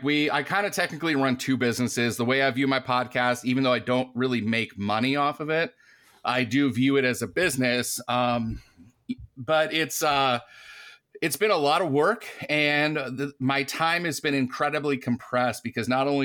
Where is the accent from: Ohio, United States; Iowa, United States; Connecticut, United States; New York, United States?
Ohio, United States; Lisbon; I'm from Lisbon, Ohio, which is a super small town south of Cleveland, about an hour south of Cleveland.